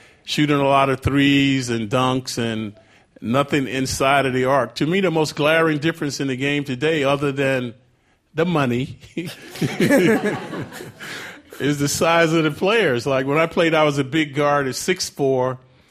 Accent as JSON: {"language": "English", "region": "the South", "country": "United States", "said": "And I'm from the South, so I still believe that if not for sports, the South would be segregated."}